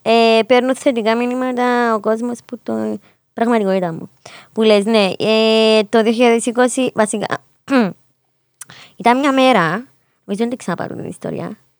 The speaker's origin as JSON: {"language": "Greek", "town": "Kokkinotrimithia", "region": "Nicosia District", "country": "Cyprus", "tie": "born or raised there", "said": "Είμαι από την Κοκκινοτρομηθιά. Μεγάλωσα στην Κοκκινοτρομηθιά."}